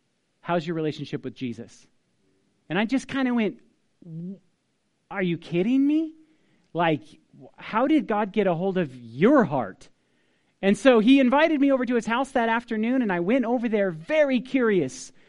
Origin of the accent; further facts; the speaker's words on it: Paradise, California, United States; I'm this kid from Paradise of California, from all places.